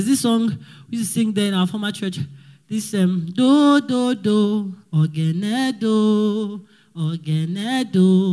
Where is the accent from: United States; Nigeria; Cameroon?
Nigeria; Delta; because I grew up in Delta State